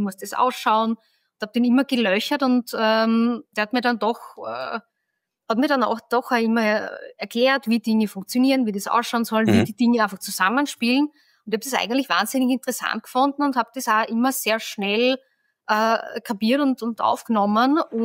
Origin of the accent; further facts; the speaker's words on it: Bruck an der Leitha, Lower Austria, Austria; Ich komme aus Niederösterreich, Bruck an der Leitha, genauer gesagt. Das ist so 40 Kilometer von Wien weg.